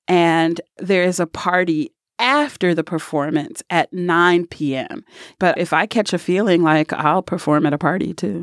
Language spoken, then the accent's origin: English; Los Angeles, California, United States; also born or lived in Loveland, Ohio; now in Pittsburgh, United States; I grew up in Los Angeles. So I've had a really dynamic living experience because I grew up in my formative years in Los Angeles, which was for me a true melting pot.